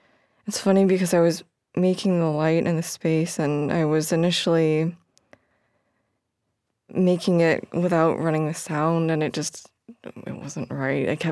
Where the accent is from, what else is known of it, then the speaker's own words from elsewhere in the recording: California, United States; I grew up in the Bay Area, just south of San Francisco.